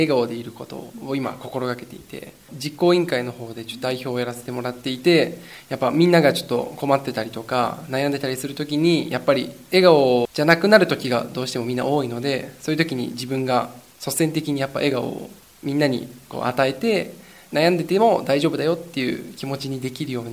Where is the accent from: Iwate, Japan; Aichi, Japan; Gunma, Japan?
Aichi, Japan; Nagoya; now in Tokyo, Japan; 僕は愛知県の名古屋市出身なんですけども、